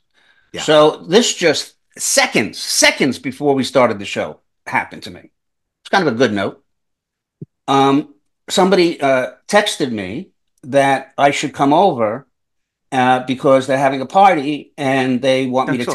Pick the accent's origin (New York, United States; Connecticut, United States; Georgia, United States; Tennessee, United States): New York, United States; we celebrate because I'm from New York.